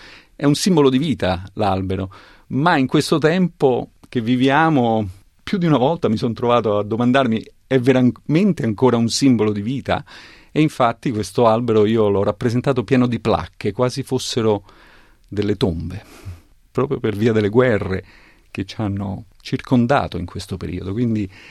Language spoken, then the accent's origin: Italian; Rome, Lazio, Italy; Certo, sono un romano, ho vissuto Roma profondamente perché sono nato dentro Roma, l'attività dei miei genitori era in centro a Roma